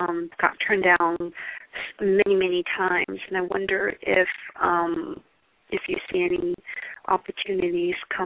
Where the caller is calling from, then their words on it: California, United States; California.